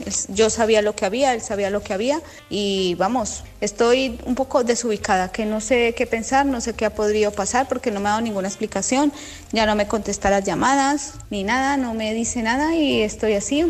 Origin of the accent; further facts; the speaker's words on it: Madrid, Community of Madrid, Spain; Yo soy de Madrid.